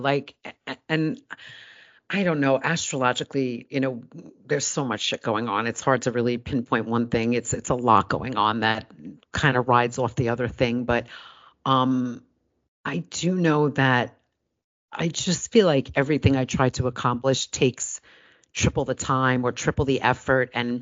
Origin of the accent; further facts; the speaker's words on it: Canada; And I'm Canadian, so I could say that.